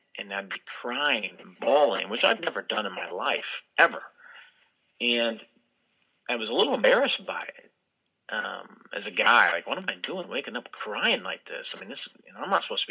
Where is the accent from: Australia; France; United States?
United States; Midwest; growing up in the Midwest, I don't know if it even really applies to people growing up in the Midwest.